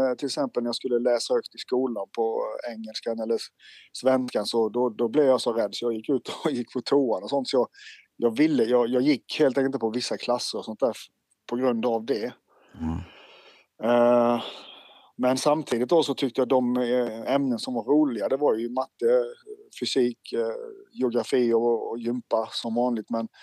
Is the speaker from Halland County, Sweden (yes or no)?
yes; Oskarström, Halland County, Sweden; born there; Min kropp är 29. Och jag är född i Oskarström, som ligger utanför Halmstad. En liten by på 2-3 tusen personer.